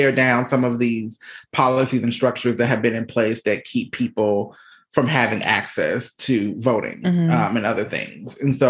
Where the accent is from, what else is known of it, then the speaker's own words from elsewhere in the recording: Georgia, United States; my home state, Georgia, where I was born and raised